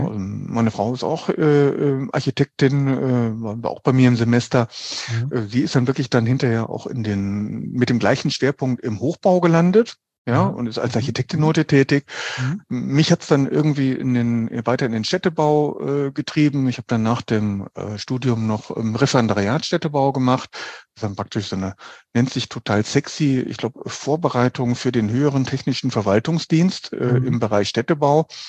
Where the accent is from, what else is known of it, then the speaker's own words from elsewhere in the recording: Düsseldorf, North Rhine-Westphalia, Germany; born there; now in Cologne, Germany; Ich komme aus Düsseldorf, gebürtig.